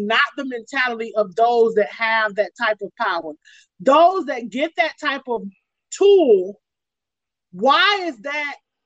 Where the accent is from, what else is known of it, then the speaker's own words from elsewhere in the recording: Daytona, Florida, United States; goal for me is to come back home and buy some property, or at least start a business somewhere in my hometown. Like